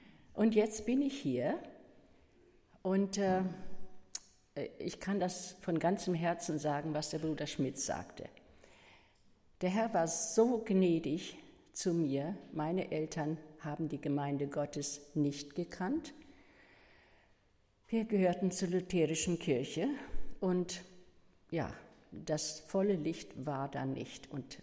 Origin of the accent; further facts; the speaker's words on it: Bavaria, Germany; Übrigens, wir kommen aus Mittelfranken, ja, da unten bei Nürnberg. Da haben wir gewohnt nach dem Krieg. Und es war kein Geld, wir waren arme Leute.